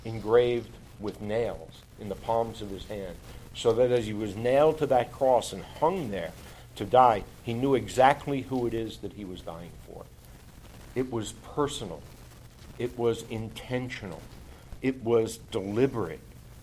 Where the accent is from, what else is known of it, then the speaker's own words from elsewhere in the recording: Bronx, New York, United States; I grew up in the Bronx. I don't know the difference between tulips and daisies, all right?